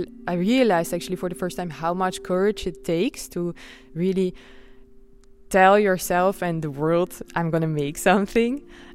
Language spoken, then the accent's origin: English; Nijmegen, Gelderland, Netherlands; born there; English is a second language; moved away as an adult; also born or lived in France; I'm from Holland, and I'm born in Nijmegen after I did some circus school in Rotterdam. So I stayed a bit in Holland. And after that, I left Holland to go to France